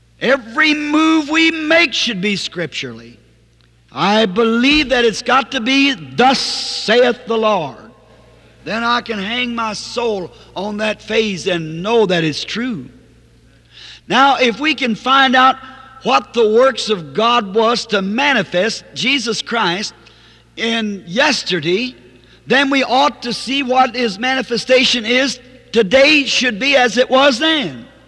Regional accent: the South, United States; I was raised on one. It's just a quilt with a door. We're at school. I'm a Southerner.

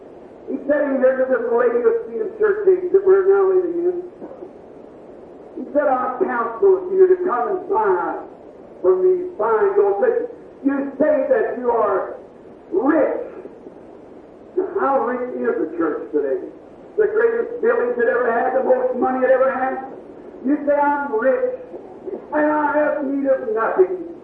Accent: Kentucky, United States; I was raised in Kentucky in a little old clapboard shingle house

